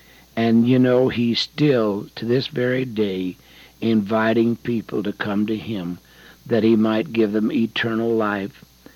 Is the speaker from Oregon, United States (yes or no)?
yes; The Dalles, Oregon, United States; the first class reunion that I ever attended in my hometown of the Dalles, Oregon.